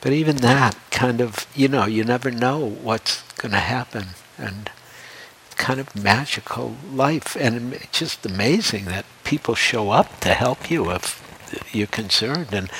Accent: Detroit, Michigan, United States; I grew up in Detroit. I had a whole life in Detroit.

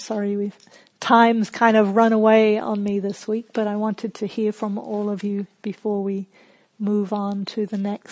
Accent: England, United Kingdom; also born or lived in New Zealand; now in Australia; I grew up in England and New Zealand, and in both of those countries, you do not blow your own trumpet

